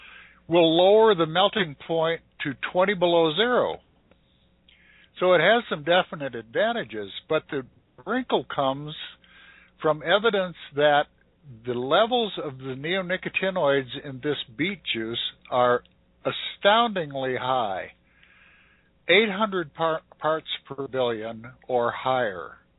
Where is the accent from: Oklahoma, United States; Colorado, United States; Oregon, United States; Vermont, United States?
Colorado, United States; that was done right here in my home state, not far away in northeastern Colorado